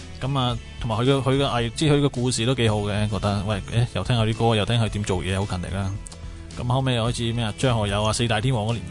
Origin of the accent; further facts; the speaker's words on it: India; 咁我系印度人嚟嘅。